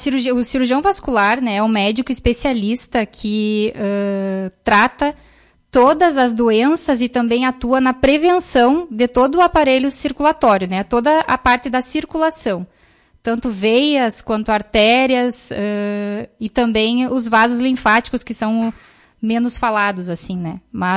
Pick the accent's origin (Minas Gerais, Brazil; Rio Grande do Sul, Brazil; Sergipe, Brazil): Rio Grande do Sul, Brazil; Soledade; Eu sou natural de Soledade.